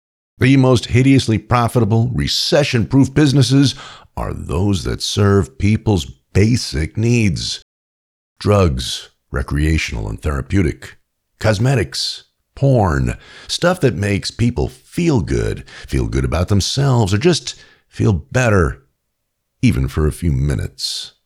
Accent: New York, United States; As a kid growing up in New York, I knew several kids whose families fled Castro.

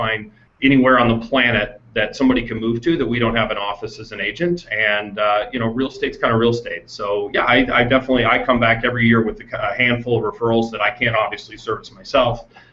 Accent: Olathe, Kansas, United States; I grew up in Olathe, Kansas.

